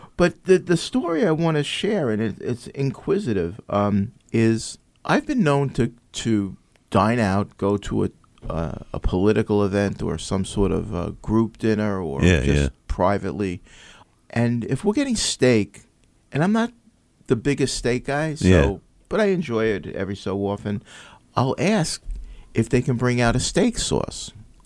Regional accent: Oceanside, California, United States; My sister is 3 years younger than I, and growing up in Oceanside in the 60s and 70s, she had an easy bake oven.

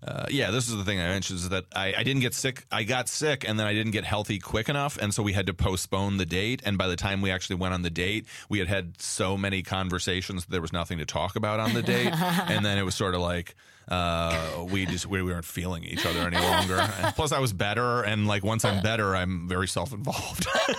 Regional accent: Midwest, United States; Madeline's from the East Coast, I'm from the Midwest.

